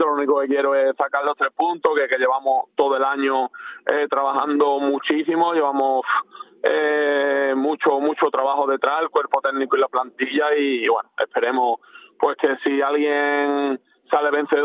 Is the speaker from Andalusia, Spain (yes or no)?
yes; Osuna, Andalusia, Spain; en cuanto a mí, pues al final es mi pueblo, es donde me he formado